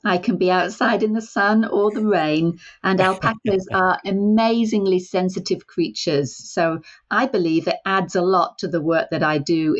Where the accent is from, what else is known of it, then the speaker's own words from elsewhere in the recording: England, United Kingdom; now in Bombay, New Zealand; So we live currently in Bombay in New Zealand, but I'm originally from England. And when we moved to New Zealand 10 years ago